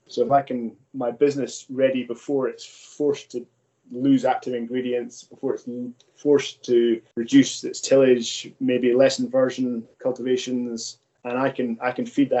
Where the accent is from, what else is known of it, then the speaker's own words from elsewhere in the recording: Scotland, United Kingdom; I'm not Red Tractor. I'm Scottish.